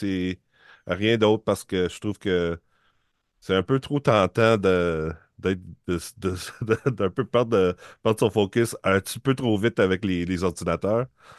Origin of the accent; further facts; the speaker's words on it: Ontario, Canada; Puis en plus, je suis franco-ontarien, en plus de ça.